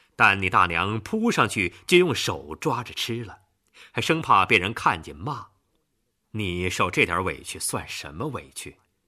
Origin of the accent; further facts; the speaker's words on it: Beijing, China; 而身为北京人的我，此时此刻却真感到无话可说了。